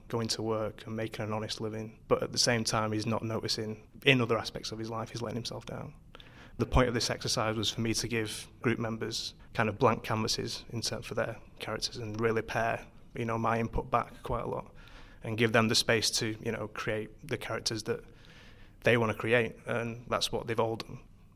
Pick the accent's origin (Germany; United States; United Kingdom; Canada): United Kingdom; Manchester, North West England; I'm a writer from Manchester.